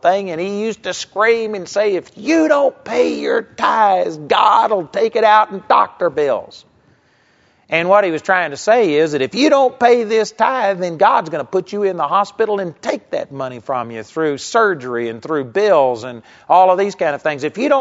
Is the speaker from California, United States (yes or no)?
no; Texas, United States; I grew up in Texas, and I went to a small little Baptist church